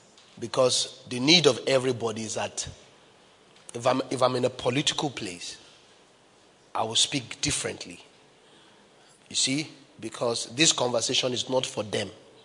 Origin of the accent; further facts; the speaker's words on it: Nigeria; If I was in a political place, if I was to speak as a Nigerian, I would say that we need to bring an end to police brutality.